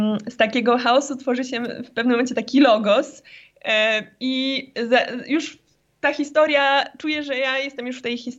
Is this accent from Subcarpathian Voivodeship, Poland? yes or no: no; Warsaw, Masovian Voivodeship, Poland; now in Bialystok, Poland; przyjechałam z Warszawy do Białegostoku na studia